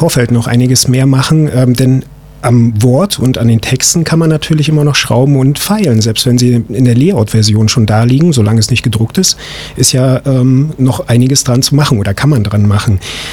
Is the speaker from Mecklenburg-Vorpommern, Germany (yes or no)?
yes; Neubrandenburg, Mecklenburg-Vorpommern, Germany; born there; also born or lived in Berlin; now in Rostock, Germany; Ich bin vor 2 Jahren zurück nach Mecklenburg-Vorpommern gekommen. Ich bin gebürtiger Neubrandenburger und wohne jetzt eben hier in Rostock